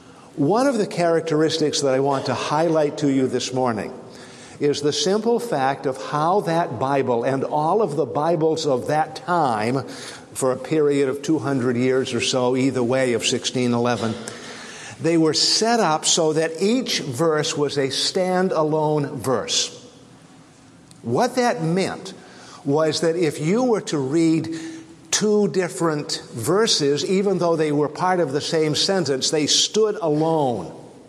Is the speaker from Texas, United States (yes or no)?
no; Maine, United States; As you may know from my accent already, I grew up in Maine and grew up right on the edge of a small Maine farming community.